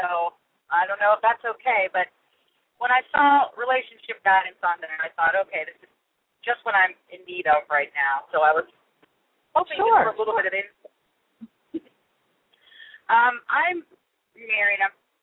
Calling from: Maryland, United States; I'm calling from Maryland.

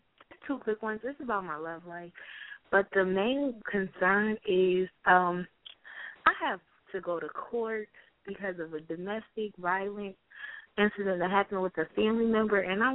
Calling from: Georgia, United States

